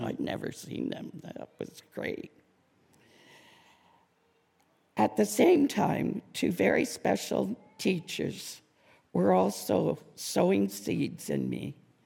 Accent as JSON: {"language": "English", "region": "Ontario", "country": "Canada", "tie": "born or raised there", "said": "I lived in southern Ontario all my childhood and into my early 20s. I'm the oldest of six kids, four brothers, one sister."}